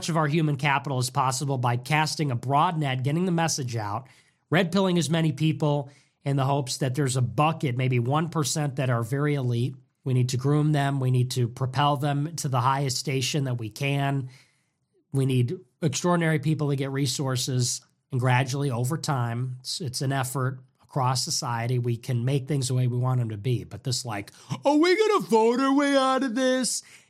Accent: Chicago, Illinois, United States; We are from Chicago. We don't gotta try any of that.

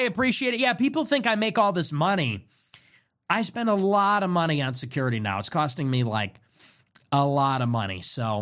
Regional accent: La Grange Park, Illinois, United States; It was invented by a guy from LaGrange Park, my hometown, actually. Kind of funny. A very small town. Small suburb of Chicago.

